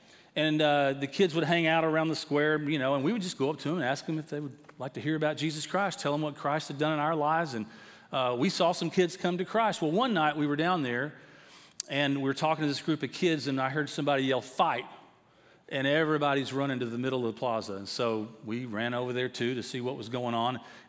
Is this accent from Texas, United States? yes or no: yes; Tyler, Texas, United States; And I grew up in Tyler, Texas, so not far from here.